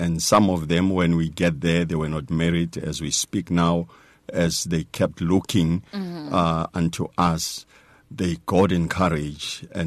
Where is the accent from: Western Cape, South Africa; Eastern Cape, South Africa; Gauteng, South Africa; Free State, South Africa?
Gauteng, South Africa; Krugersdorp; And yes, I was born and raised in South Africa, in Masibiza